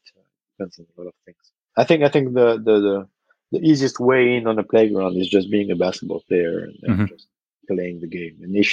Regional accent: Nantes, Pays de la Loire, France; I was working in a basketball store in my hometown, mm-hmm. Nantes, on the west coast of France.

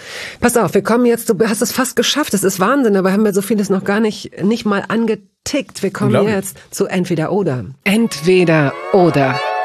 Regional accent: Hanover, Lower Saxony, Germany; ich komme aus Hannover

